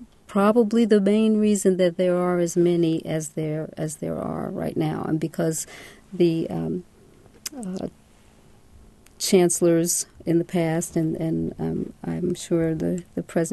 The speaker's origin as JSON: {"language": "English", "town": "Philadelphia", "region": "Pennsylvania", "country": "United States", "tie": "born or raised there", "said": "As a matter of fact, most of the elementary and, at that time, it was junior high, schools that I went to were integrated."}